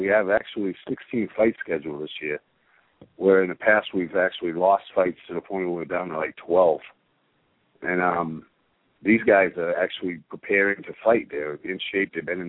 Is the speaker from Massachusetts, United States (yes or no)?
yes; Brockton, Massachusetts, United States; We're all from, I'm from the inner city. I'm from Brockton, Mass.